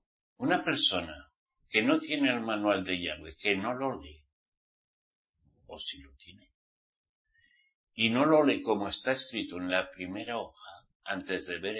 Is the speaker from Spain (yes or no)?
yes; Spain; A mí siempre me han enseñado, como español